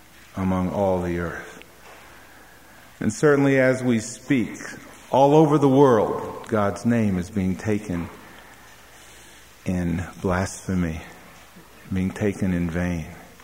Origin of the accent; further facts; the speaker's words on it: Texas, United States; Now, I grew up in the South, in Texas, and people had revivals all the time, the revival meetings.